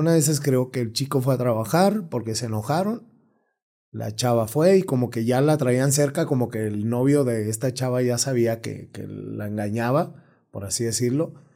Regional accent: Mexicali, Baja California, Mexico; also born or lived in Zapotlanejo / Tijuana; now in Monterrey, Mexico; Ya lo bueno que ya se me pegó el regio, fíjate. Fíjate, soy nacido aquí en un pueblo que se llama Zapotlanejo. Aquí nací, exactamente. Nací aquí, criado en Mexicali, Tijuana, y ya tengo 7 años más o menos en Monterrey, donde actualmente ya estoy fijo viviendo

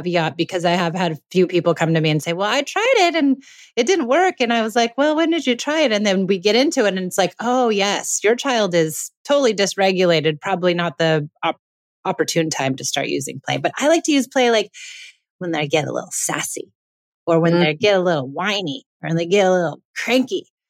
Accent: Los Angeles, California, United States; And we're both from Los Angeles, so it's nice to get away.

